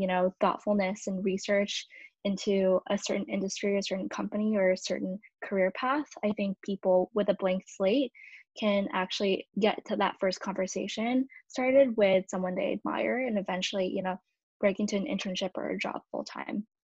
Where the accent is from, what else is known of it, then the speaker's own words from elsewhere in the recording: California, United States; I grew up in the Bay Area